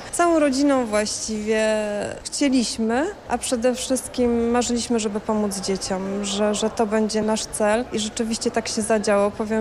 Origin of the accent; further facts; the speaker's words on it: Chełmno, Kuyavian-Pomeranian Voivodeship, Poland; jestem z Chełmna, zawodowa rodzina zastępcza.